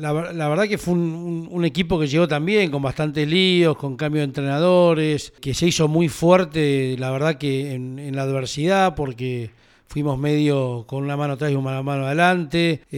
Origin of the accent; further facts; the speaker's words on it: Argentina; como somos los argentinos